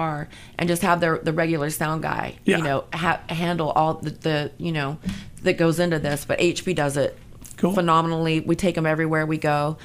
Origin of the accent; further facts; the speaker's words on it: Albany, Georgia, United States; I grew up in Albany, Georgia.